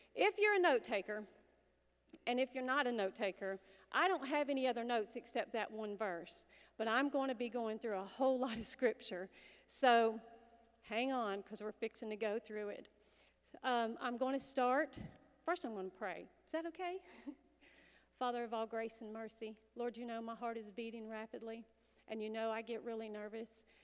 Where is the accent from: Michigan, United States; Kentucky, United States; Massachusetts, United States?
Kentucky, United States; accent: Kentucky drawl; When I do speak fast, I go into that Kentucky drawl, because I'm from Kentucky